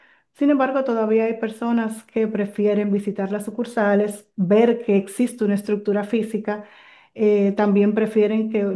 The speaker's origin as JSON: {"language": "Spanish", "region": "Santo Domingo", "country": "Dominican Republic", "lives_now": "La Romana, Dominican Republic", "said": "Yo soy de Santo Domingo y por circunstancias realmente de mi vida personal, pues me vi motivada a mudarme a La Romana."}